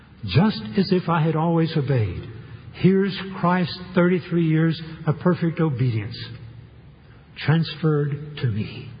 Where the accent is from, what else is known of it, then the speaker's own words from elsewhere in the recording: Texas, United States; Now, I grew up in Texas, so I'm embarrassed about this one.